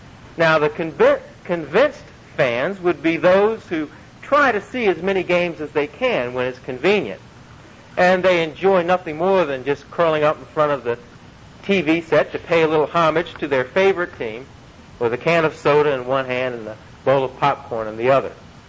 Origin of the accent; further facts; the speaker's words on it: Washington, District of Columbia, United States; since I'm from Washington, for that matter, I'm just an occasional fan